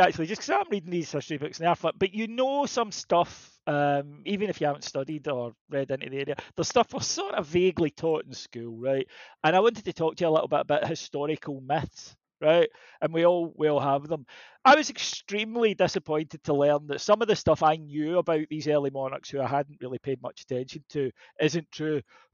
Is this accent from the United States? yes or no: no; United Kingdom; because we're British